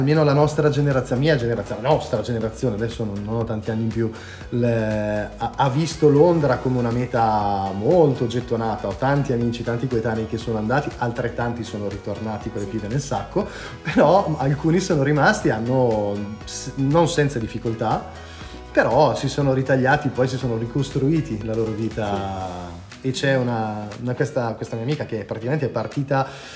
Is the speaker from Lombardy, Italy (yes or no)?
yes; Lombardy, Italy; c'era una gincana dalle mie parti, perché ci sono diversi maneggi nella campagna cremonese.